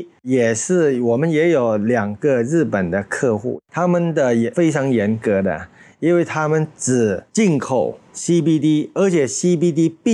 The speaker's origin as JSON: {"language": "Chinese", "country": "Thailand", "said": "因为目前来说，泰国的这个大麻只针对我们泰国人"}